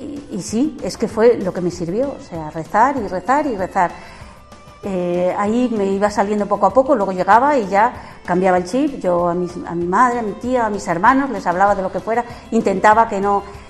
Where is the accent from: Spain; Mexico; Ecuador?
Spain; Los Santos, Castile and León; soy de Los Santos, un pueblecito al sur de la provincia de Salamanca.